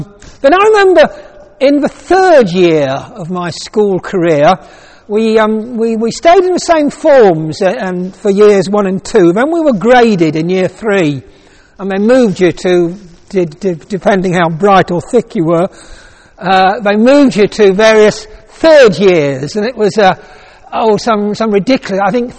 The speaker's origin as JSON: {"language": "English", "town": "Leicester", "region": "East Midlands", "country": "United Kingdom", "tie": "born or raised there", "said": "I was born in Leicester, lived in Leicester as a young man, worked for Midland Bank around the Midlands for 18 years."}